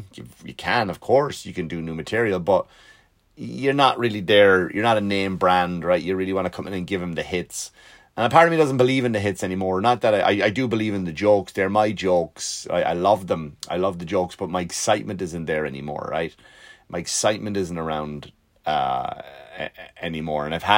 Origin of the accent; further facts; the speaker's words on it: Ireland; Because here's the thing, like, I'm from Ireland, right?